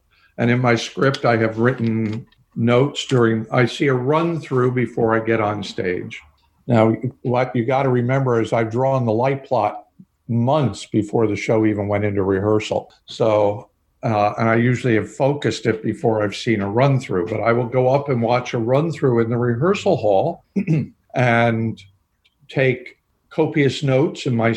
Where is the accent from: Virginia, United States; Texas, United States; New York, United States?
New York, United States; And then I was raised just outside of New York City in the suburbs.